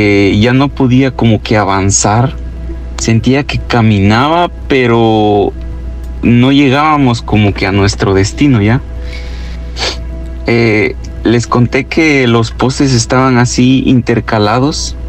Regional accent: San Antonio, Guatemala; Yo soy originario de Guatemala, de un pueblo llamado San Antonio. Mi pueblo tiene otra aldea que está así cercana, como a una media hora

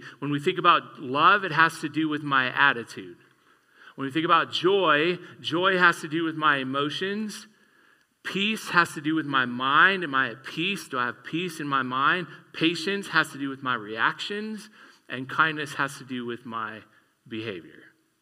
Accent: Texas, United States; born there; I'm not from the South. I was born in Texas. Haven't been there in a long time.

